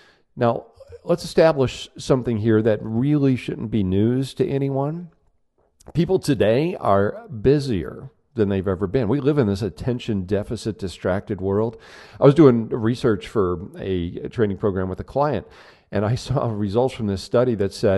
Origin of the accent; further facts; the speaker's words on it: Omaha, Nebraska, United States; now in Scottsdale, United States; Originally, I'm from Omaha, Nebraska, but right now I'm at my home office in Scottsdale, Arizona, where I now reside.